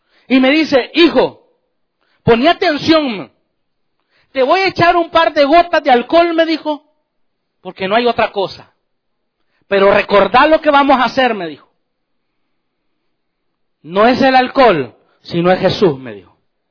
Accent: El Salvador; Para la época de la guerra en mi país, un día en la madrugada, en una casa muy humilde allá en El Salvador, como a las 3 de la mañana me levanto con un dolor terrible en mi oído

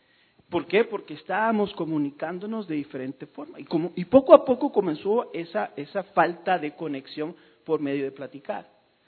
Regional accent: Guatemala; o la mayoría de los guatemaltecos, yo soy guatemalteco, ella es salvadoreña.

